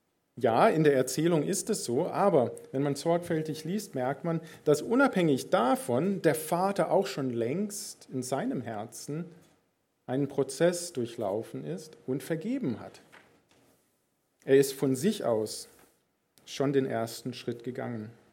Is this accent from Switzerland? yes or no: no; Philippines; Ich bin auf den Philippinen aufgewachsen, das ist auch so eine Schamkultur.